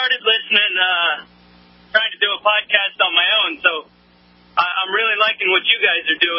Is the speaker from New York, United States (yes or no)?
no; California, United States; And I'm from California, and I personally think it's crazier